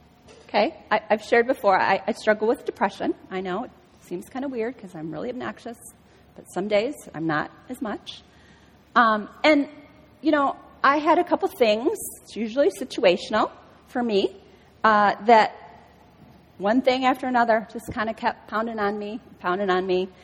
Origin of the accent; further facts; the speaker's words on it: Philippines; Do you know that I'm Filipino? My parents are from the Philippines.